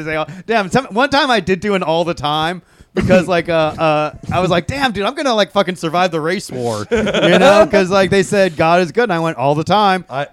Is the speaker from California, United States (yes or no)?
yes; San Francisco, California, United States; I did. I grew up in San Francisco.